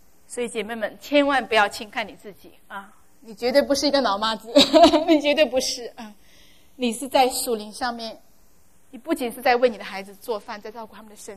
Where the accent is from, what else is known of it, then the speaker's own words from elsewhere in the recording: China; 因为我们中国人的话是最注重孝道的，我们中国人说无后为大是吗